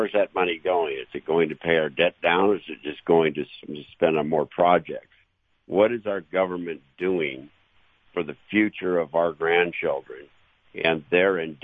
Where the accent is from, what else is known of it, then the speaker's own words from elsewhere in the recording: Los Angeles, California, United States; I grew up here in the Los Angeles area in a family of 11.